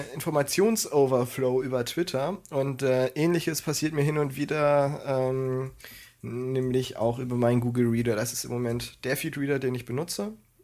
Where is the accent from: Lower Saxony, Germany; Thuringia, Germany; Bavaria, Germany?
Lower Saxony, Germany; Hanover; Als Hannoveraner ist